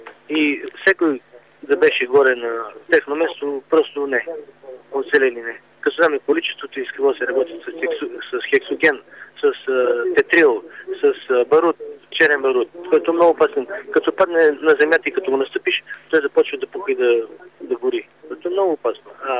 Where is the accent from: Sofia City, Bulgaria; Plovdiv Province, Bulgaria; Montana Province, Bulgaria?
Montana Province, Bulgaria; Montana; Ние сме от Монтана. Ние пътуваме на първа смена, ставаме в 4.30 5 часа тръгваме от Монтана